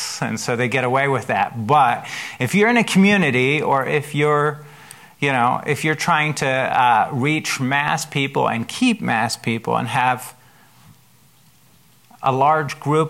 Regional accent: Germany; now in Tacoma, United States; I grew up in Germany. I've lived here. I was in the military for a few years

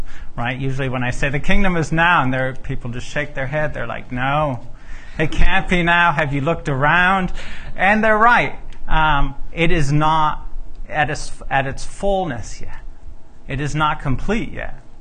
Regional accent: Germany; they blame it on the fact that I grew up in Germany, but it's not because I grew up in Germany.

